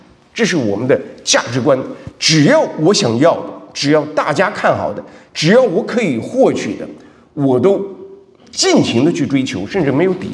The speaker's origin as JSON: {"language": "Chinese", "country": "China", "tie": "born or raised there", "said": "那么我从小在中国大陆长大"}